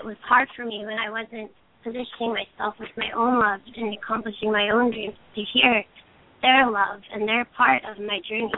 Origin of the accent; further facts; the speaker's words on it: Texas, United States; I'm from Texas and they definitely are like that, but they love me